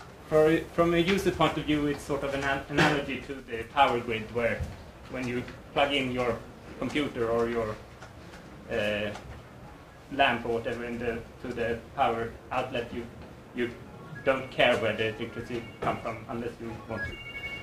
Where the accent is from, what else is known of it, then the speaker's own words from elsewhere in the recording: Uppsala, Uppsala County, Sweden; Okay, so I'm from Uppsala in Sweden